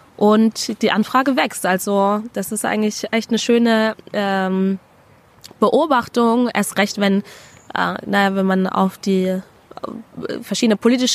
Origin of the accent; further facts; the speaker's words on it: Baden-Württemberg, Germany; ich bin aber selber aufgewachsen in Baden-Württemberg, ohne irgendwas von Kolonialismus wirklich mitzubekommen oder zu verstehen.